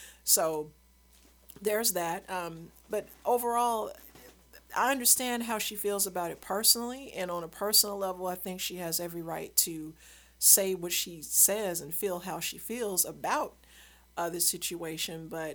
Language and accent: English; Louisiana, United States; I grew up in Louisiana, you know, Bible Belt.